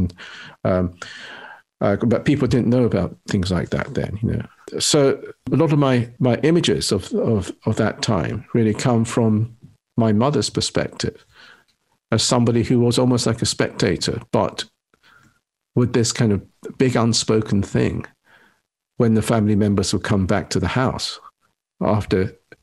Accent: Nagasaki, Japan; or the fact that I came from Nagasaki, doesn't kind of loom over me

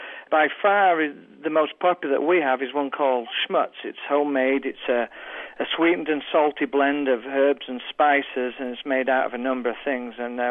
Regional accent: England, United Kingdom; I'm English, but if you have toffee apples or something like

